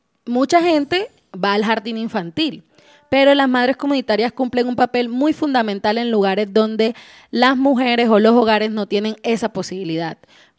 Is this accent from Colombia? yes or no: yes; Colombia; estudié en un CAI muy reconocido de mi pueblo que se llama el Sebastián Mesa Merlano. O sea, yo soy ese porcentaje del 25% de colombianas que han pasado por un hogar del bienestar familiar.